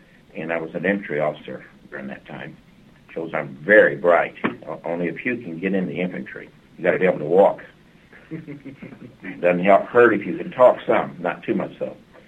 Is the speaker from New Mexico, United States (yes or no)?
yes; New Mexico, United States; Well, I grew up in a rural area of New Mexico, in Lincoln County, New Mexico, home of Smokey the Bear and the White Mountain ski area and the Ridosa Downs